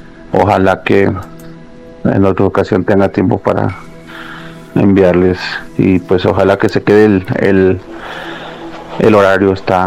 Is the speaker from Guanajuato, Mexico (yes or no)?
yes; León, Guanajuato, Mexico; yo soy de León, Guanajuato.